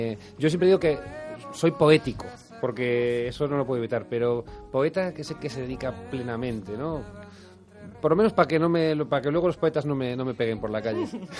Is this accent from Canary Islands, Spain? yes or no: no; Galicia, Spain; yo como buen gallego entré por el puente de los franceses.